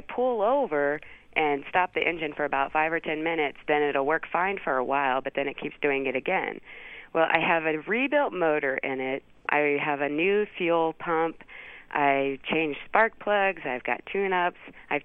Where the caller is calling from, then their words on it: Kansas City, Missouri, United States; I'm calling from Kansas City, Missouri.